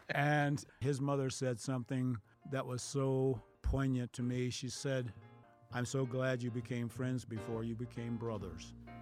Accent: Kansas City, Missouri, United States; I said, yes, ma'am. I'm from Kansas City. You're going to have to go a long way to beat us and so forth.

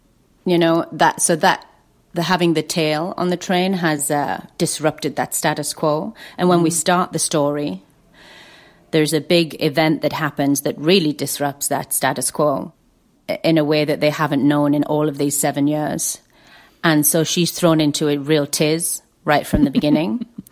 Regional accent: North West England, United Kingdom; I grew up in the Lake District, mm-hmm. and my mom is born and bred there, and mm-hmm. all of that side of my family.

